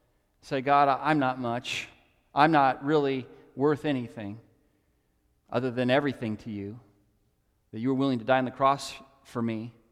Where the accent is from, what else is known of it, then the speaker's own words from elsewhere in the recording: United States; And just like as an American, I have some responsibilities in my nation